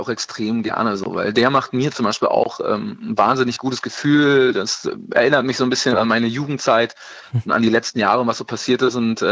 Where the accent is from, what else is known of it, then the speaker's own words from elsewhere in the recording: Berlin, Germany; also wir sind Berliner und also ich bin ja auch geborener Berliner und alles.